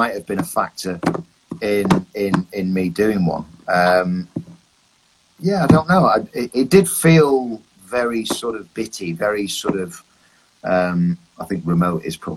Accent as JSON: {"language": "English", "town": "Bury", "region": "North West England", "country": "United Kingdom", "said": "we're five lads from Bury."}